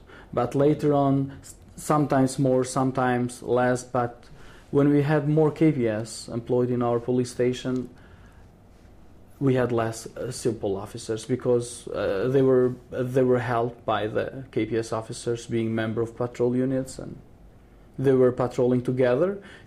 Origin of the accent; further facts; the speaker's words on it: Skenderaj, Mitrovica District, Kosovo; English is a second language; As you said, I'm coming from Skendrai.